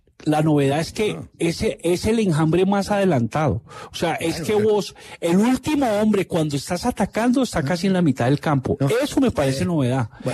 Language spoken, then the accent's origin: Spanish; Colombia; mira, ¿cómo somos los colombianos? Los colombianos damos muchos rodeos